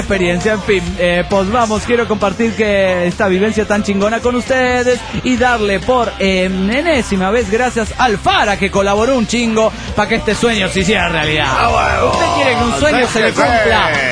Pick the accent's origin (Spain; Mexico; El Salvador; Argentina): Mexico; Nezahualcóyotl, State of Mexico; Y yo soy del Estado de México, México.